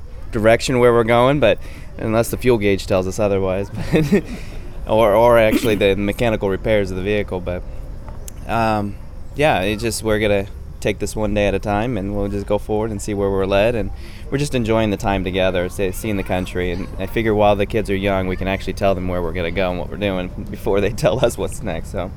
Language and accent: English; Texas, United States; Actually, we're from Texas. I say that very loosely because we sold the house in the spring and we full-time RV now.